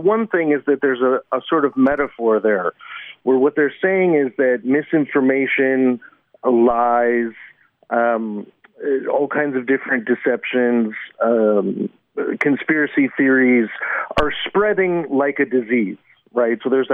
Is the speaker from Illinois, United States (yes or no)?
yes; Chicago, Illinois, United States; now in Auckland, New Zealand; I'm from Chicago. These days I'm a digital media researcher at University of Auckland.